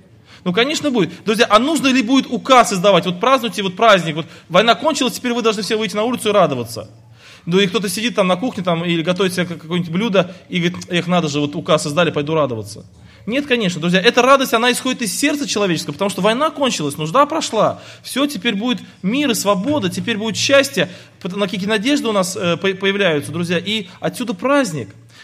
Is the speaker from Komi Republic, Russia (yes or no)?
no; Krasnodar Krai, Russia; я из Краснодарского края, из России.